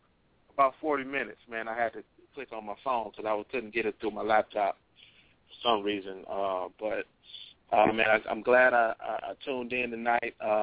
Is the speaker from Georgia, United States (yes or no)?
no; Detroit, Michigan, United States; and I was from the North End. And I know you don't know where that is because you may not be from Detroit.